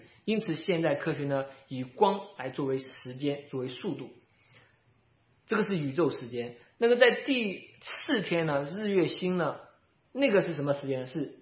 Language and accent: Chinese; China; 就包括我们中国人也是觉得这个自然的天啊有神的存在啊，就是以天作为神。